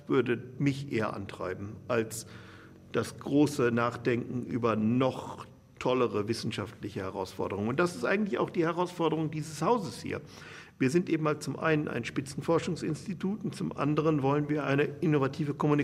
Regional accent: West Germany, Germany; Ich bin 84 und 2005 mal für ein paar Tage jeweils in Berlin gewesen. Ich bin ja in Westdeutschland aufgewachsen

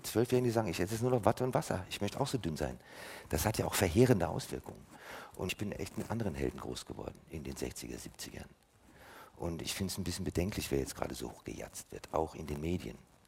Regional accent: United States; Ja gut, ist ja nicht überall in den USA sonnig. Also es gibt Bundesstaaten, da wo ich aufgewachsen bin, ist der Winter sehr viel schlimmer als hier.

